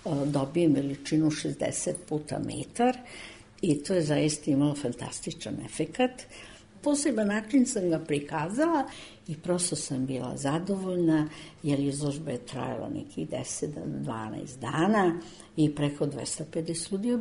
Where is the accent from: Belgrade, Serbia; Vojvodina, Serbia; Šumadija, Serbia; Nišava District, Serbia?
Belgrade, Serbia; Moj rodni grad Beograd.